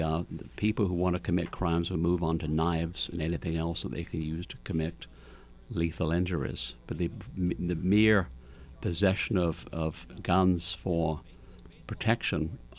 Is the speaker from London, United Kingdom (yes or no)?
yes; London, United Kingdom; Now, I'm from London, England